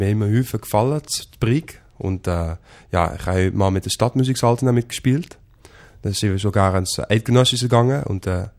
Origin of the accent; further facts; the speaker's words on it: Netherlands; German is a second language; Ja, ich glaube, es ist bei uns in Holland genauso.